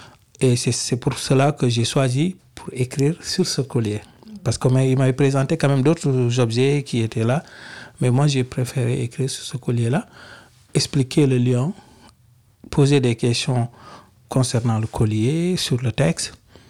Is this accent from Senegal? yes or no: yes; Senegal; parce que moi je suis sénégalais